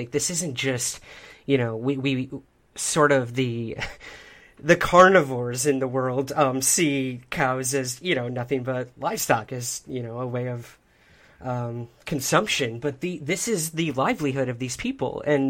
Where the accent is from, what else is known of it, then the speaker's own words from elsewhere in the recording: East Coast, United States; I'm from the East Coast. I live in New York City.